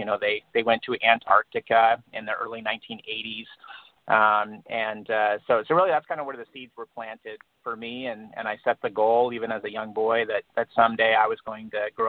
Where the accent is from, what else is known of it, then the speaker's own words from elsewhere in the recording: Seattle, Washington, United States; also born or lived in Denver; now in Anchorage, United States; And I grew up mostly in the Denver and then the Seattle area, Seattle since I was 13